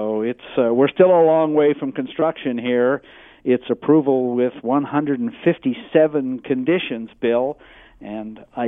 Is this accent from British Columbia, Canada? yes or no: yes; British Columbia, Canada; And as a British Columbian, I would point out that most of the tankers that go by through the Strait of Juan de Fuca right now are bringing oil from Alaska